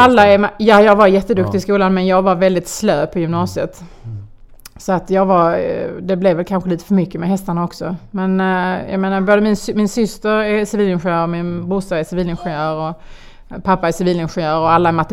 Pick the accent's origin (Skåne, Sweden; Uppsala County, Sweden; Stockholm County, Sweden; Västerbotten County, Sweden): Skåne, Sweden; Falsterbo; born or raised there